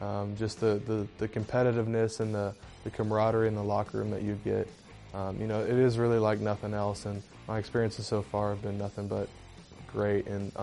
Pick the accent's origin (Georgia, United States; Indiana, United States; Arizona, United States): Indiana, United States; Indianapolis; I was born in Indianapolis, so I was a Colts fan growing up.